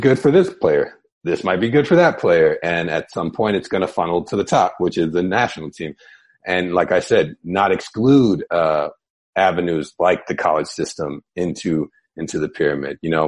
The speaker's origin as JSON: {"language": "English", "country": "United States", "said": "especially as an American, right, that I wasn't taught."}